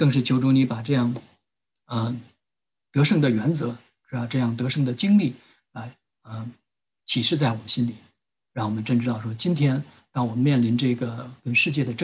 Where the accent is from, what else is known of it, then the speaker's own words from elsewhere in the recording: China; 所以我们中国人才说嘛，这个宁为太平狗，不做乱世